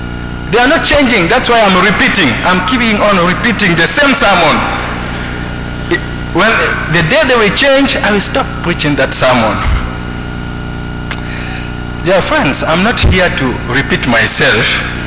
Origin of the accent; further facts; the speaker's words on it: Guinea; now in St Andrews; And I come from Guinea, minister here in St. Andrews.